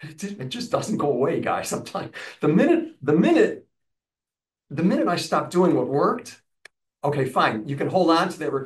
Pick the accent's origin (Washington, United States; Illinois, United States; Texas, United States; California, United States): Illinois, United States; Chicago; I'm from Chicago, and we used to go out drinking all the time.